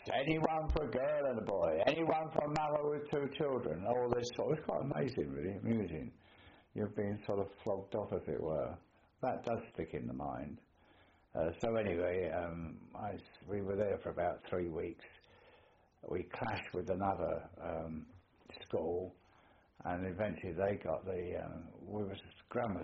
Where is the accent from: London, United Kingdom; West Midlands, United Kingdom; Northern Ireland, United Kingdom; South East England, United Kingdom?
London, United Kingdom; Ilford; born there; I was born in Ilford, Essex, part of Greater London.